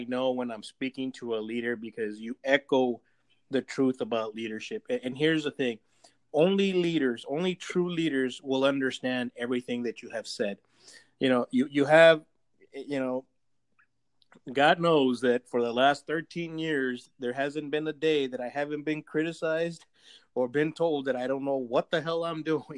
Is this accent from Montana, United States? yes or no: no; El Paso, Texas, United States; I mean, I was born and raised in El Paso.